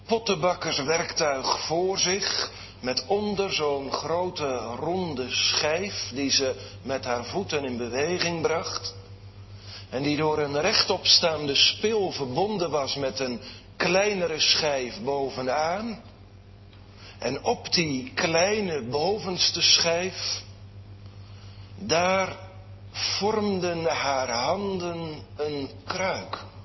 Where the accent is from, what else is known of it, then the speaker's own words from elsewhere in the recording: Sliedrecht, South Holland, Netherlands; dat er in Sliedrecht, de plaats waar ik ben opgegroeid, eens een markt was met allerlei oude ambachten.